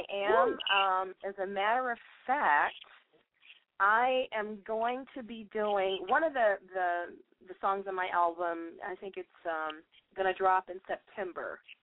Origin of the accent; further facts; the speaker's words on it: Memphis, Tennessee, United States; I do remember going to see him in concert at one point when I was still living at my hometown of Memphis.